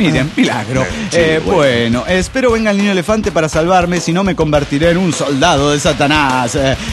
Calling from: Orange, California, United States; de Orange, California.

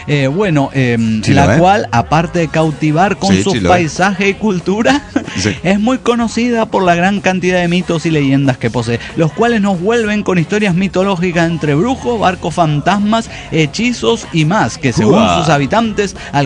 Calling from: Los Andes, Valparaíso, Chile; Soy la chica de los Andes, Chile.

